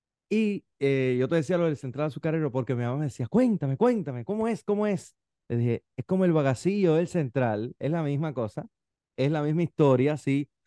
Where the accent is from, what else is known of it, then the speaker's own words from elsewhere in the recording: Cuba; moved away; eso es nuevo para los cubanos que cuando salimos de Cuba y vivimos en climas diferentes al nuestro